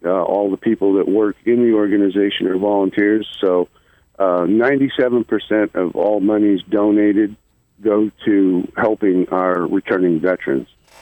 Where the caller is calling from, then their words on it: Fort Fairfield, Maine, United States; I'm calling from Fort Fairfield, Maine.